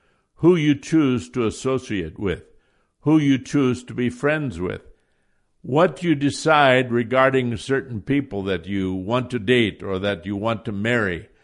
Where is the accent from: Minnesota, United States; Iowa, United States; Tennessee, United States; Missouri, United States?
Iowa, United States; I grew up in Iowa, and we had different towns.